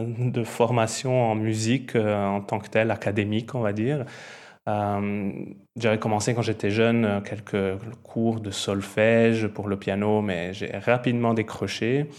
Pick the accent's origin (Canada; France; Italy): Italy; French is a second language; Je suis italien à la base, donc c'est un grand mélange d'accents dans ma langue, comme vous pouvez l'entendre, entre l'italien, le français, l'anglais. J'ai vécu dans plusieurs pays au fur et à mesure de mon voyage.